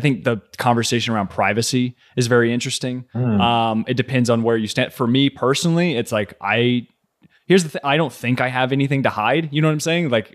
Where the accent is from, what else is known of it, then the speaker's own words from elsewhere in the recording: Kentucky, United States; moved away as an adult; now in New York City, United States; me growing up in Kentucky for 25 years and then moving to New York City last year